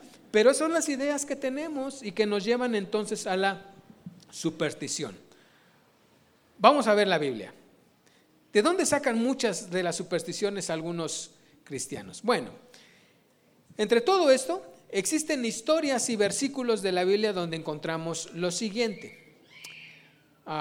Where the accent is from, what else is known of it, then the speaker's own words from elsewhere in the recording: Puebla, Mexico; Hay una iglesia en Puebla, de donde soy